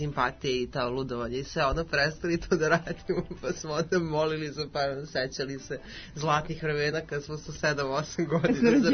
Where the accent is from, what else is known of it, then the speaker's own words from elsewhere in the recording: Kotor, Kotor Municipality, Montenegro; i ja sam isto kao mala do dušu u Kotoru na moru, pa tamo dolaze turisti